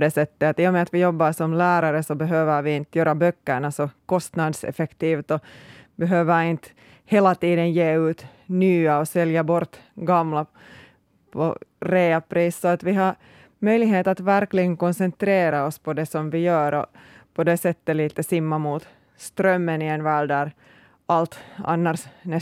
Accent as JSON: {"language": "Swedish", "town": "Hollola", "region": "Päijät-Häme", "country": "Finland", "tie": "born or raised there", "lives_now": "Porvoo, Finland", "said": "Jag är ursprungligen hemma från Hollola som ligger bredvid Lahti, så flyttade därifrån till Borgo i 97 och tänkte att jag ska aldrig tillbaks."}